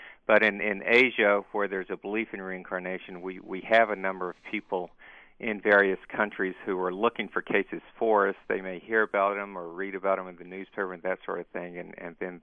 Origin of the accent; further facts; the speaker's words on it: North Carolina, United States; I grew up actually in North Carolina, going to Southern Baptist Church, and never really had given reincarnation a thought until when I got married.